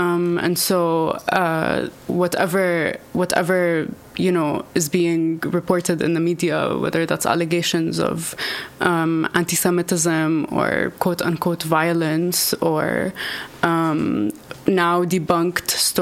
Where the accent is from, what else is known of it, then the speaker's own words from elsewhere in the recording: Jerusalem, Palestine; now in Montreal, Canada; I'm from Occupied Jerusalem and Occupied Jaffa. I'm a third generation Palestinian exile and also an organizer with Palestinian Feminist Collective here in Montreal.